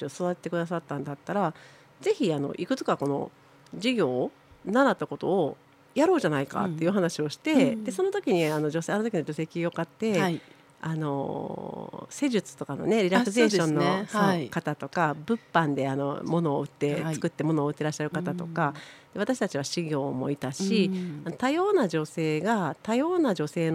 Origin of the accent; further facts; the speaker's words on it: Osaka, Japan; 私は大阪から来たので